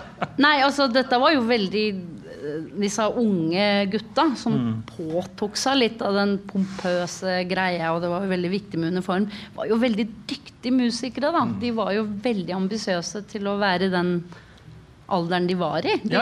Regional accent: Oslo, Norway; Jeg vokste opp på Tveita.

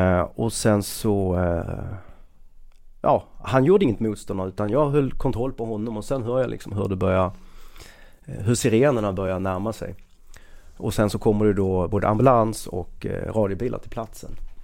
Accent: Skåne, Sweden; Jag var ju typ skåning i Stockholm typ.

